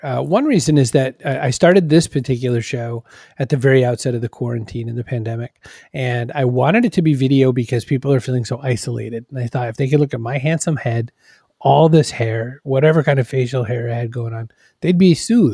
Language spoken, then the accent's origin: English; Maine, United States; Because I was a kid growing up in Maine with 3 channels, just like everybody else for a while.